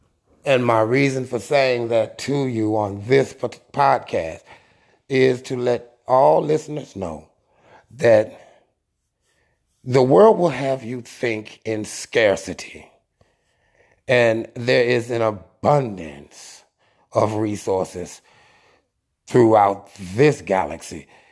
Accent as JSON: {"language": "English", "town": "Detroit", "region": "Michigan", "country": "United States", "tie": "born or raised there", "also_born_or_lived": "Mobile, Alabama", "said": "I grew up in Detroit, Michigan. We went there to school."}